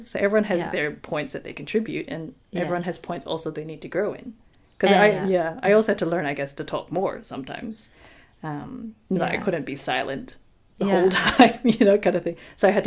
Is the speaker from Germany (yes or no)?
no; New Zealand; Like, I grew up in New Zealand.